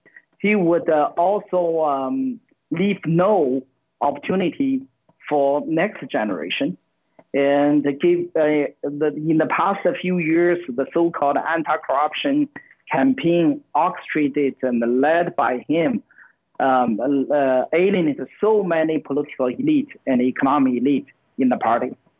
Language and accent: English; Shandong, China; English is a second language; even in the countryside, my hometown, that is Shandong province. In the village, I talk to my hometown fellows all the time.